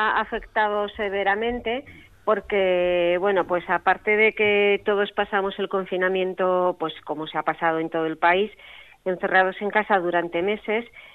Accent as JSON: {"language": "Spanish", "town": "Bilbao", "region": "Basque Country", "country": "Spain", "tie": "born or raised there", "said": "soy de Bilbao, del centro además, nací en Indautxu, pero bueno, pues levanté alas pronto, he viajado por muchos sitios, he vivido en muchos sitios en el mundo"}